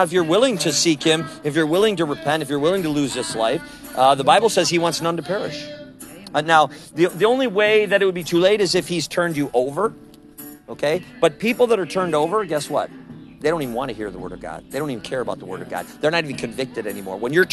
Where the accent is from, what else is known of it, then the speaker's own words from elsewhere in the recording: Wisconsin, United States; I'm from Wisconsin. I always say the Packers, I call them out.